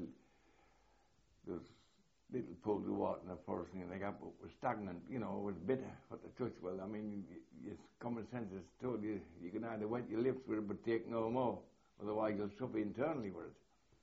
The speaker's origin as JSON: {"language": "English", "region": "England", "country": "United Kingdom", "said": "Or if we had, we wouldn't understand the German maps, being English, all right."}